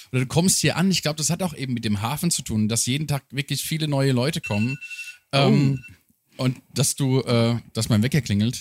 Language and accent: German; Southern Germany, Germany; wir sind ja aus dem Süden, wir labern ja viel mehr.